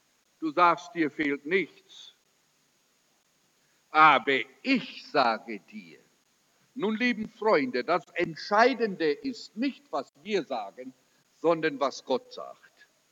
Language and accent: German; Durban, KwaZulu-Natal, South Africa; Bei uns in Durban, am Indischen Ozean, haben sie jetzt herausgegeben, dass 27% der Frauen AIDS haben.